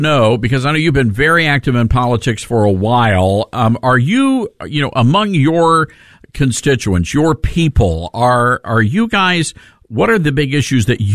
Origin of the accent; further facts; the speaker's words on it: South Dakota, United States; I'm from South Dakota. I know how to do this.